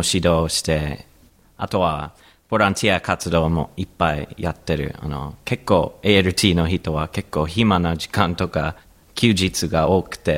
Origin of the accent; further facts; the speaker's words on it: United States; Japanese is a second language; now in Japan; 同じくアメリカから来た